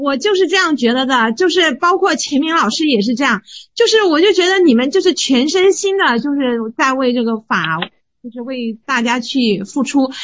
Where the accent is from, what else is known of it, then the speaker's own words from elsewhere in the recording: Zhengzhou, Henan, China; 我是郑州的